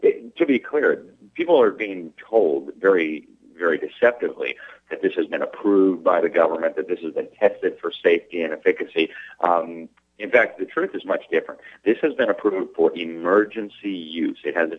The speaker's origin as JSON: {"language": "English", "town": "Miami", "region": "Florida", "country": "United States", "tie": "born or raised there", "said": "In Miami, in my hometown, more than half of the frontline doctors and nurses refused to take this shot from hell."}